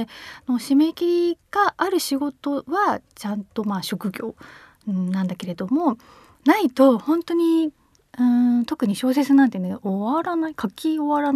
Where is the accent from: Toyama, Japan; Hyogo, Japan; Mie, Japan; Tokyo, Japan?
Toyama, Japan; あの危ないからっていうので地元の富山に一回戻って